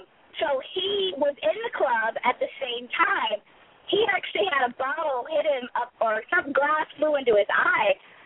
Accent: Texas, United States; accent: Texas; I talked to my dad this morning, so I probably have my Texas accent today.

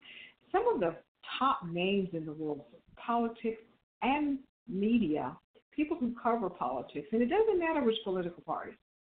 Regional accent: the South, United States; I'm from the South, and you know, we have this thing about being polite, Southern comfort.

